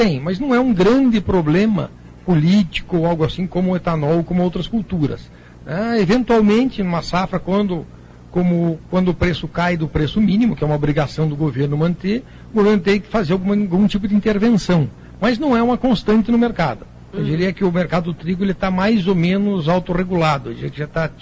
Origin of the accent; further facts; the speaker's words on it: Paraná, Brazil; Sou do Paraná.